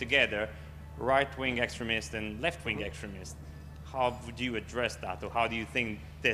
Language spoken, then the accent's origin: English; Italy; English is a second language; I'm from Italy.